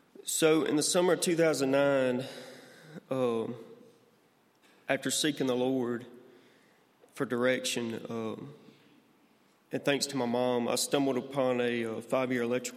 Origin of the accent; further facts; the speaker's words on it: Irvington, Alabama, United States; So, I grew up in Irvington, Alabama, just 10 minutes north of Bayou LaBattery.